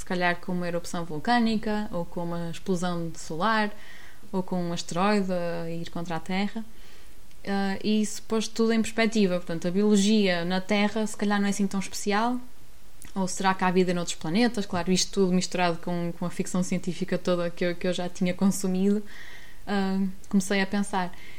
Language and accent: Portuguese; Porto, Portugal; Sou do Porto, e os meus pais também